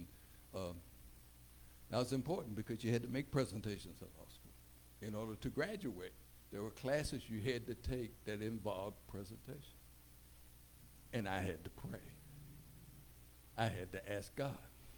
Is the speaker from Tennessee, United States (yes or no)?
yes; Tennessee, United States; And then I tell them, I'm from Preston Taylor Projects. I tell them, I'm an alumnus of the Kappa Kitten Little League Baseball team.